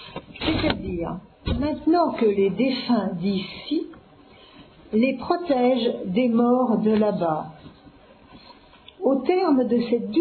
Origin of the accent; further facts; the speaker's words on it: France; born there; puisque je suis née en France en 1934